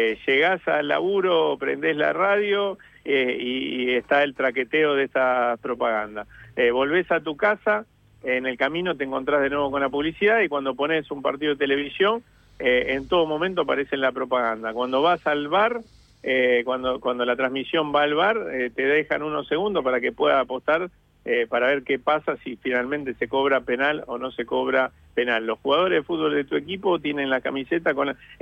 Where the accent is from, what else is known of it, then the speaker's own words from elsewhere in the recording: Rosario, Santa Fe, Argentina; puedo decir que yo soy rosarino.